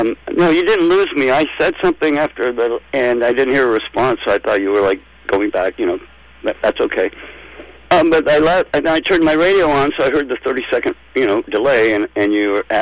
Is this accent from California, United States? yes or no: no; Portland, Oregon, United States; also born or lived in Alexandria, Virginia / Hartford; But I was born in Old Alexandria Hospital, Virginia. Oh, okay. So what brought you out here to Portland? Well, then, we moved to Hartford and here and there. But anyway, we came to Portland about when I was four, and I lived here till I was, 11